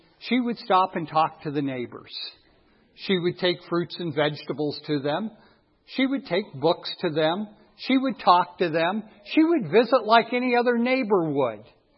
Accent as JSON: {"language": "English", "region": "California", "country": "United States", "tie": "born or raised there", "said": "Now, even when I was a kid growing up in the Napa Valley, there were still a lot of prune trees"}